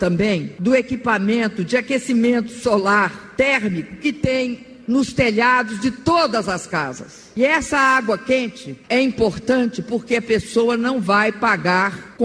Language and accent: Portuguese; Brazil; Todos nós que somos brasileiros e brasileiras sabemos que temos capacidade de superar desafios